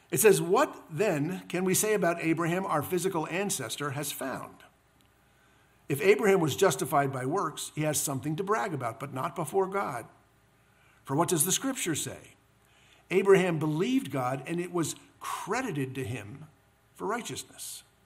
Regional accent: New York, United States; When the New York Giants lose, New York loses, and to some extent, I, as a New Yorker, lose.

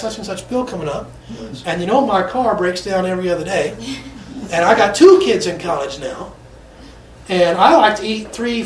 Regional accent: Kentucky, United States; I'm from Kentucky.

